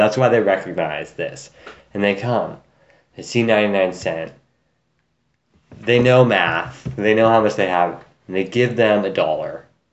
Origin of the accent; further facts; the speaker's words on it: Sacramento, California, United States; Sacramento's not bad, but Sacramento is we're from Sacramento.